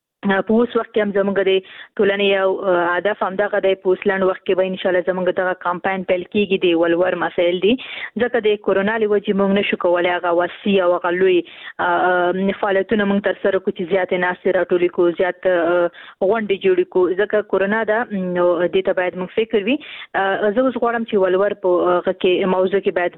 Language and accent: Pashto; Khost, Afghanistan; ورور زه هم د خوست یم